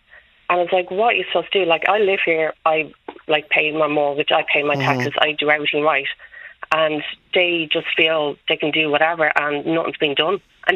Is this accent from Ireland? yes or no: yes; Dublin, Leinster, Ireland; I literally grew up in the flats in Ringsend. My whole entire family is from Ringsend. Like, I've lived here my whole entire life.